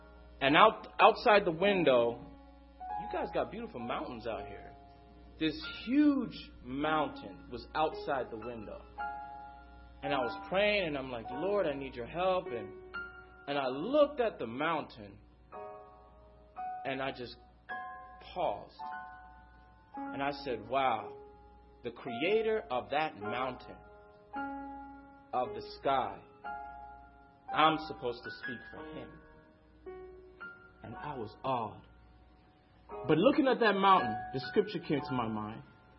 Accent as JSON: {"language": "English", "town": "Gloucester", "region": "South West England", "country": "United Kingdom", "tie": "born there", "said": "1981, the 6th of April, I was born in Gloucester, England. My mother is a Jamaican woman. My father is Indian. And there they met in England. And I have a twin brother."}